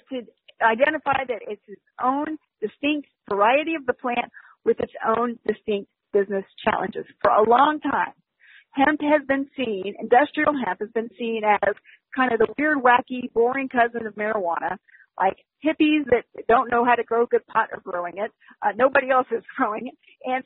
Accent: the South, United States; Texas is fascinating. I'm a Southerner.

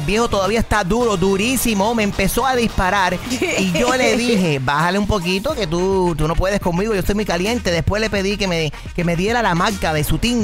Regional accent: Cuba; moved away; la escuchaba cuando yo llegué de Cuba.

